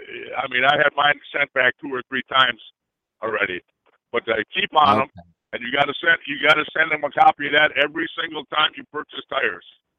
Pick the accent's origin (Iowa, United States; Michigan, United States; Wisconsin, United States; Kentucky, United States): Wisconsin, United States; now in New York, United States; Listen, I'm from Wisconsin also